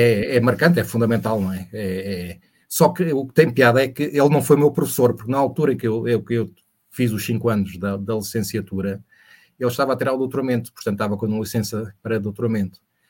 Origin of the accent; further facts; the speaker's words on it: Benfica do Ribatejo, Santarém, Portugal; accent: Benfica do Ribatejo, Almeirim; Porque na minha terra não se diz pedreiro. O sotaque é Benfica do Ribatejo, Almeirim, aquilo é pedreiro